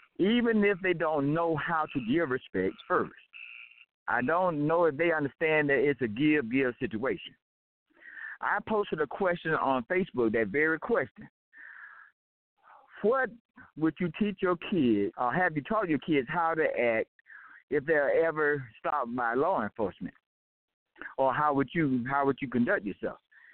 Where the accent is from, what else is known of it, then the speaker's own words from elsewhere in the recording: Atlanta, Georgia, United States; I come from Atlanta